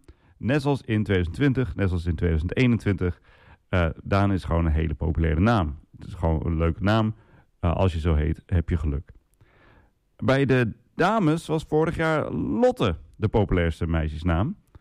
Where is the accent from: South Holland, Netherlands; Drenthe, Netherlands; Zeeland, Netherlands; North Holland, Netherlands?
Drenthe, Netherlands; Assen; het is de radio en televisie van de provincie waar ik vandaan kom, oorspronkelijk. Ja, Assen Drenthe is mijn hometown.